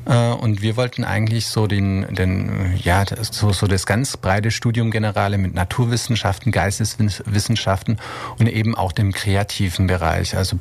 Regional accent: Baden-Württemberg, Germany; now in Ulm, Germany; ich komme aus der Stuttgarter Region. Mhm. Mich hat tatsächlich der Beruf hierher gebracht. Ja. Studiert habe ich in Freiburg, in Straßburg und dann in Heidelberg.

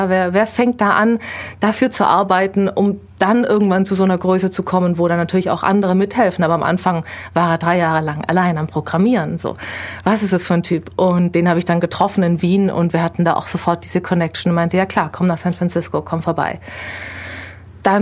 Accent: Isny, Baden-Württemberg, Germany; also born or lived in Ulm; Also ich bin im Allgäu geboren, in Isny, und dann ganz oft in der Region umgezogen. Also ich habe in Legau gewohnt, in Dietenheim, in Illertissen, in Herrenstetten und bin dann auch nach Ulm für ein paar Jahre, wo ich auch mein Abitur gemacht habe.

